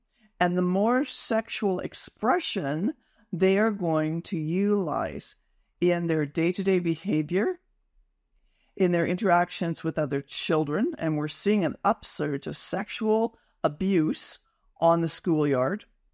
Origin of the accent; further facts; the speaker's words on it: Canada; The opportunity we have as Canadian citizens, as parents, as grandparents, as those who are interested in protecting our children